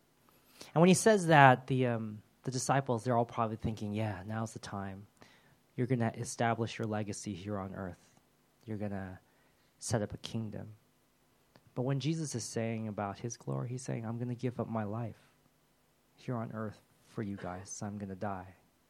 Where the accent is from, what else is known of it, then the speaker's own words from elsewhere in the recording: United States; moved away as an adult; If you don't know, I was born in America, grew up there, and I never thought I would leave that country.